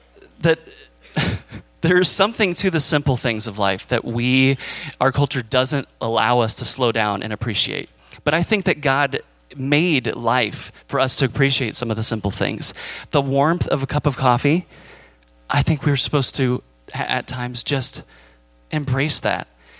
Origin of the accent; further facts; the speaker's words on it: United States; I think in part, it's because I'm an American